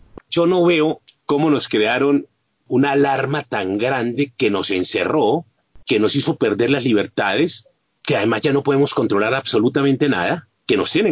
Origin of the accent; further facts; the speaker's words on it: Colombia; en mi país, en Colombia.